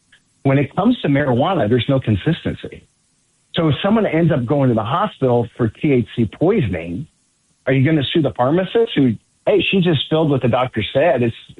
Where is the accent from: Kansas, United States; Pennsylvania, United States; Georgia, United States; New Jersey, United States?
Kansas, United States; Great Bend; yeah, I grew up in Great Bend.